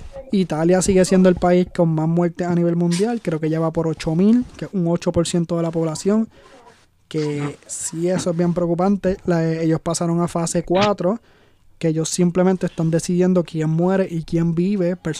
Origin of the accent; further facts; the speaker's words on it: Puerto Rico; Y si más como puertorriqueños ya hemos pasado por muchas cosas, esto solamente una prueba más.